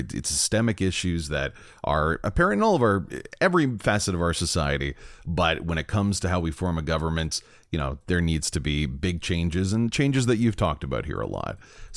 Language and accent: English; Brampton, Ontario, Canada; a lot of these great immigrant cities like Brampton, my hometown